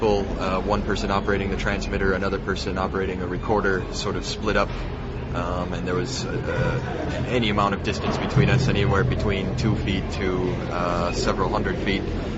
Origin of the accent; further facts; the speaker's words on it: Illinois, United States; I'm from Illinois in the USA.